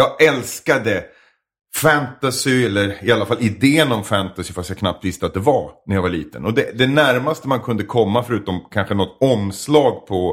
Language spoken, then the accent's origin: Swedish; Edsbyn, Gävleborg County, Sweden; Jag är från Edsbyn i Hälsingland.